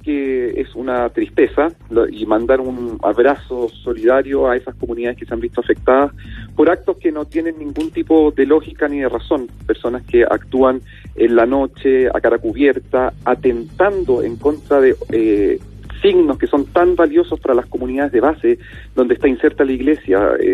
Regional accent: Chile; nos habla una vez más del anhelo y de la necesidad que tenemos nosotros como sociedad chilena de mirarnos a los ojos

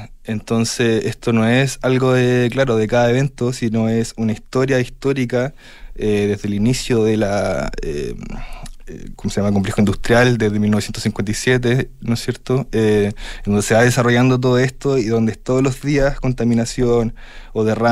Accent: Talca, Maule, Chile; also born or lived in Santiago; yo, que soy de Talca, todo esto, que estudié en Santiago

